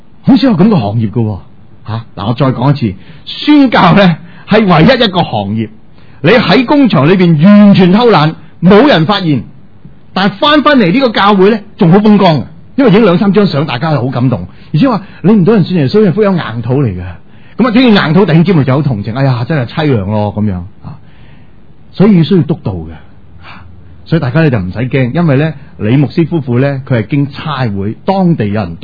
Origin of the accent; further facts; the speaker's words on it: Hong Kong; 我哋香港人